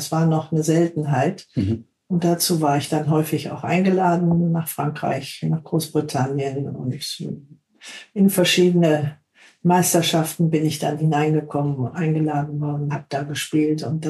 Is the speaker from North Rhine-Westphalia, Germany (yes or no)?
yes; Krefeld, North Rhine-Westphalia, Germany; Ich komme ja aus Krefeld im Rheinland.